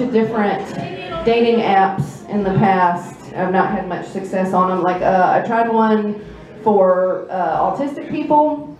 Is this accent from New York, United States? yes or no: no; Indiana, United States; I'm from Southern Indiana. I grew up there my whole life, and I still live in Southern Indiana